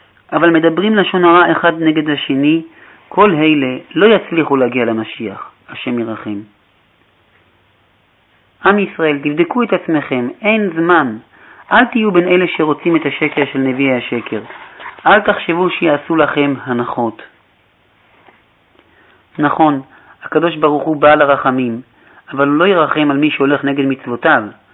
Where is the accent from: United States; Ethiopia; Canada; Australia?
United States; now in Israel; אני בא מארצות הברית, אבל ברוך השם ברגע זה אנחנו בארץ ישראל